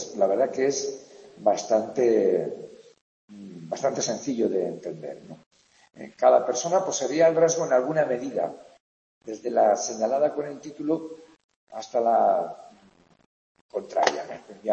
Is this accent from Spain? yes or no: yes; Navarre, Spain; yo soy de Navarra y a mí, claro, de pequeño comía caracoles, porque en mi tierra los caracoles